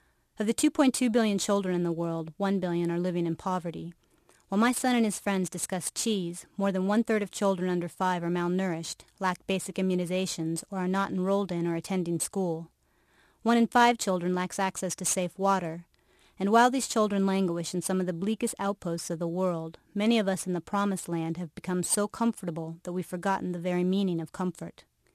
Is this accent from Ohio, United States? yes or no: yes; Ohio, United States; now in California, United States; I grew up in Ohio, where people ate cheese from plastic wrappers.